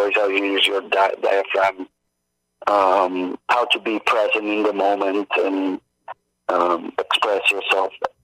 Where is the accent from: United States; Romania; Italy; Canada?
Italy; even if I grew up in Italy, some of my first songs were in English.